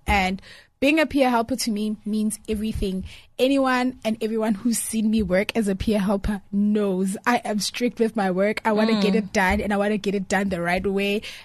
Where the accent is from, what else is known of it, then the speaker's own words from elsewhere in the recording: Johannesburg, Gauteng, South Africa; I came from Joburg, and believe it or not, my Zulu was very shaky.